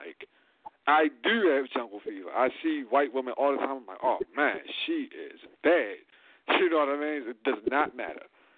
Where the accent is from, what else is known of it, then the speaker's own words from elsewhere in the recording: Baltimore, Maryland, United States; accent: Baltimore; Look, I got a strong Baltimore accent. I don't want to use my Baltimore accent on a commercial because it's going to seem ghetto.